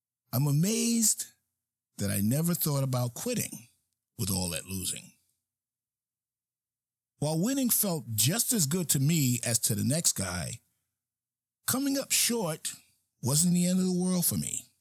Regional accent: New York City, New York, United States; growing up in New York City gave me plenty of choices

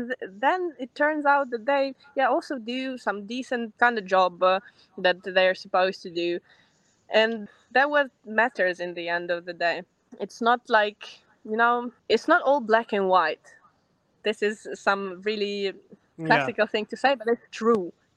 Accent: Germany; English is a second language; I'm from Germany, do you speak a couple of words of German, and I start talking to them in German

